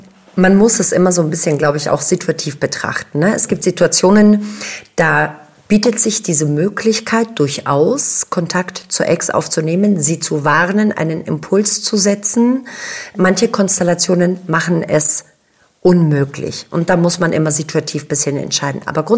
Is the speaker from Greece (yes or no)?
yes; Greece; also ich bin ja Griechin